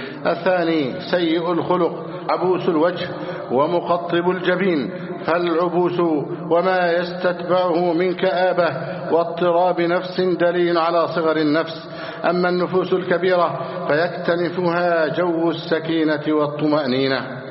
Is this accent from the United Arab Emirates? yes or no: no; Egypt; اللهم احفظ ثغورنا، اللهم احفظ حدود بلدنا مصر.